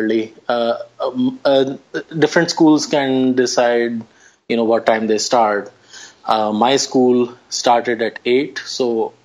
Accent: Delhi, India; And so I grew up in Old Delhi, and certainly the area that I grew up in was like that, but not all of Delhi is like that.

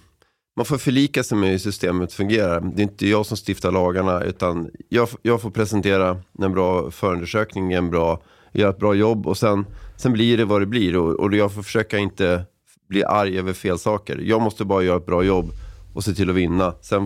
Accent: Värmland, Sweden; accent: Värmland dialect; så tappade jag lite då min värmländska. Jag fick försöka fånga upp den igen.

